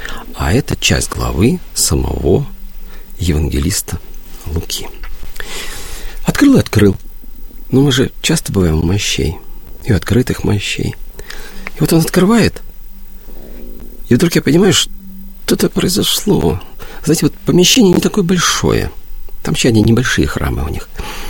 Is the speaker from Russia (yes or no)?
no; Western Belarus, Belarus; поскольку я белорус, из Западной Беларуси